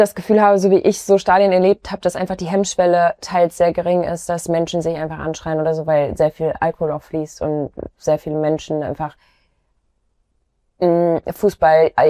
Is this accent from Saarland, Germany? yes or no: no; Duisburg, North Rhine-Westphalia, Germany; Ich komme ja aus Duisburg, ne?